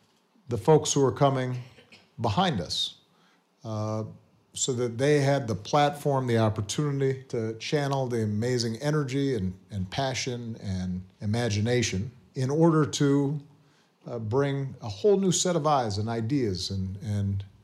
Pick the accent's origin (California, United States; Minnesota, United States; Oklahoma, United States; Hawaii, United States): Hawaii, United States; As somebody who was born and raised in Hawaii, the idea that we are not being proper stewards of our planet